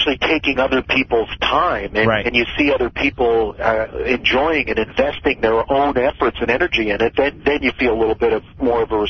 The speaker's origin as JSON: {"language": "English", "country": "Canada", "said": "Everything we do is Canadian because we're here in Canada."}